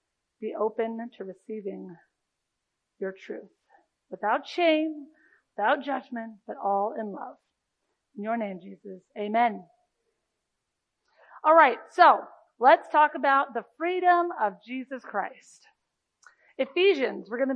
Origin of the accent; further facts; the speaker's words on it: United States; I grew up here in America, and when you grow up here in America